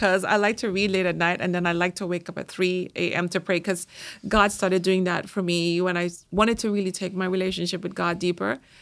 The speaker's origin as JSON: {"language": "English", "country": "Trinidad & Tobago", "tie": "born there", "said": "I was born in Trinidad, as you know, and we were colonized by the British."}